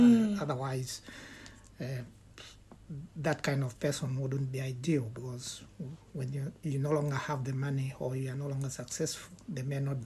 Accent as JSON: {"language": "English", "country": "Zambia", "tie": "born or raised there", "moved": "as an adult", "lives_now": "United Kingdom", "said": "I was born and brought up in Zambia. I went to university in Zambia to study accounting and finance."}